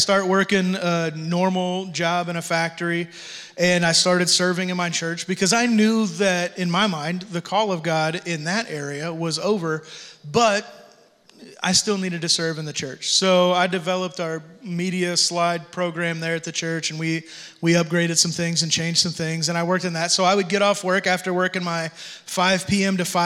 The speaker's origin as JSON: {"language": "English", "town": "Tipton", "region": "Missouri", "country": "United States", "said": "And I came from Tipton, Missouri, where we had 4,000 people in a good time. We didn't have crime, so to speak."}